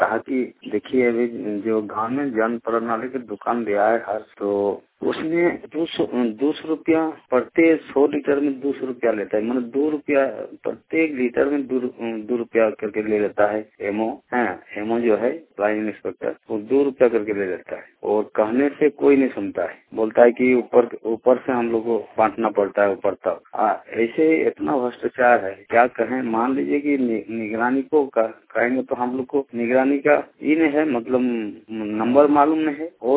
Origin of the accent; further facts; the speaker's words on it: Chas, Jharkhand, India; हम बोकारो जिला के चास प्रखम बिजलिया पंचायत के निवासी हैं